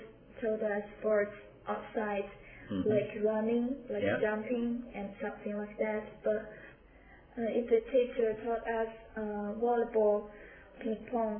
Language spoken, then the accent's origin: English; Beijing, China; I'm from China, capital, Beijing.